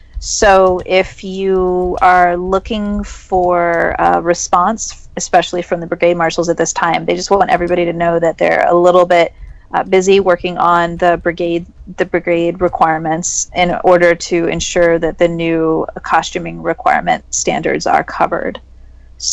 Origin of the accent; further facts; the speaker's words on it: Florida, United States; Of course, here in the state of Florida, in my home state, we'll be building a lot of props